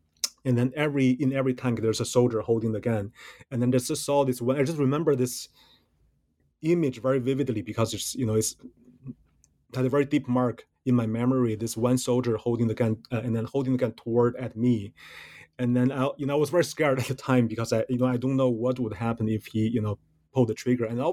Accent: Beijing, China; I was born and raised in China, in Beijing

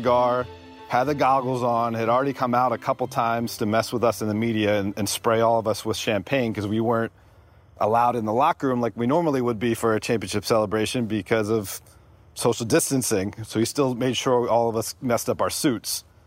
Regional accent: Pennsylvania, United States; but I'm from the Philadelphia suburbs.

